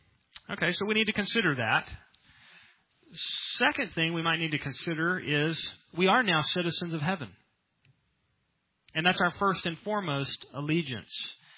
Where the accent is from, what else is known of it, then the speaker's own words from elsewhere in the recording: United States; It's, I grew up here. My family's been here for generations. It's my nation. I'm an American.